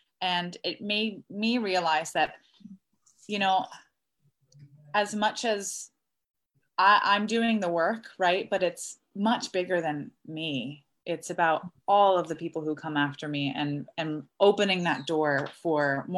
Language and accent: English; Baltimore, Maryland, United States; And so I'm from Baltimore, Maryland, and we opened the tour at the Kennedy Center in DC.